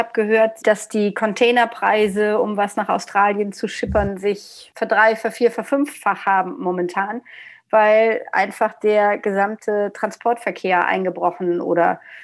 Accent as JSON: {"language": "German", "country": "Germany", "said": "Da läuft mir als Deutsche ja total das Wasser im Mund zusammen."}